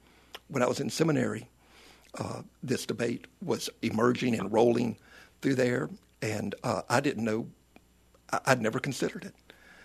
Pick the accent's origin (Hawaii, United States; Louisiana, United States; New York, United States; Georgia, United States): Louisiana, United States; Ruston; Growing up in Ruston, in rural North Louisiana, I did not knowingly know any gay person.